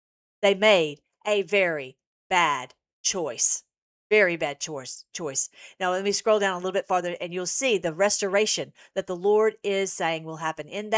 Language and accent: English; United States; I was raised in America. I need to be an American. I need to fight for America.